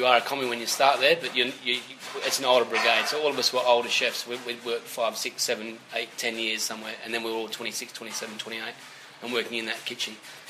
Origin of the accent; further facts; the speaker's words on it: Adelaide, South Australia, Australia; I'm from Adelaide, so I speak. I don't go, how are you going, mate? We all speak a bit posher down in Adelaide